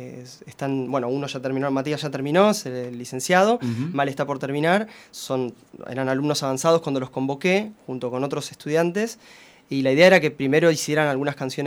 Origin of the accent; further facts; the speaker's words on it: Buenos Aires, Argentina; Todos somos de Buenos Aires, la salvedad siempre del Mati que dice que es bonaerense y nosotros somos porteños.